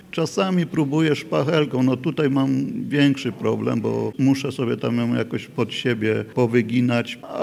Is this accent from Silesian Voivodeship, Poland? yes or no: yes; Silesian Voivodeship, Poland; Mogę powiedzieć, że jestem góralem, mieszkam w Beskidzie Żywieckim.